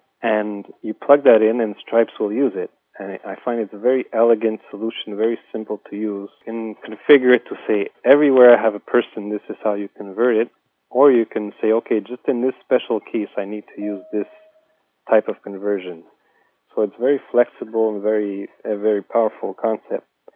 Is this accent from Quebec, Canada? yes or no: yes; Montreal, Quebec, Canada; since I'm from Montreal, Canada